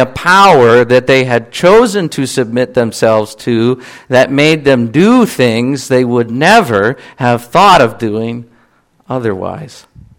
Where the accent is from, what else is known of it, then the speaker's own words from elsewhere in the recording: Pennsylvania, United States; And I said, "Well, I'm from Pennsylvania."